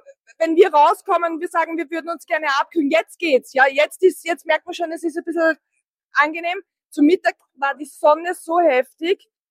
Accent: Austria; aber ich komme aus Österreich, das zahlt sich sonst nicht aus.

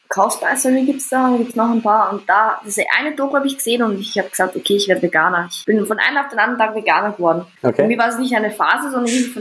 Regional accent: Vienna, Austria; Aber bei uns in Wien ist das gang und gäbe, dass wir sagen, jetzt einmal labern halt, komm mit.

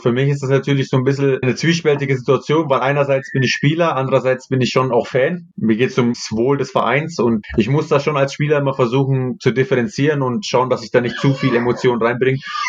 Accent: Italy; now in Germany; Wenn ich jetzt mein Heimatland betrachte, wo der Unterschied zwischen Nord und Süd extrem ist

